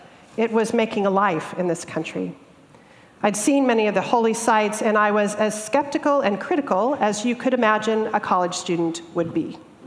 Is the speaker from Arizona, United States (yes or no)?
yes; Phoenix, Arizona, United States; I'm a girl from Phoenix, Arizona. Things built in the 1920s are old.